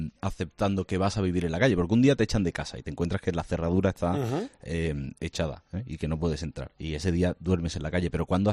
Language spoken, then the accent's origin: Spanish; Seville, Andalusia, Spain; yo soy sevillano, y he crecido aquí.